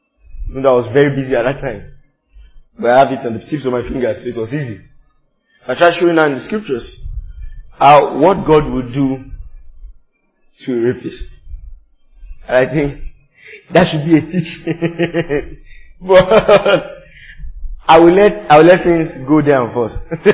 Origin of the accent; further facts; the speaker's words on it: Nigeria; The way you're brought up, including myself, I'm Nigerian.